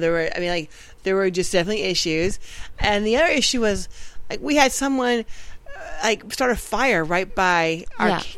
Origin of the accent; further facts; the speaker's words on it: United States; I'm like, you know, I'm an American. I'm just not built like this.